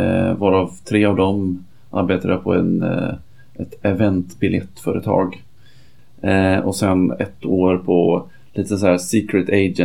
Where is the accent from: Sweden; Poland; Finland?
Sweden; Gothenburg, Västra Götaland County; Jag är göteborgare från början.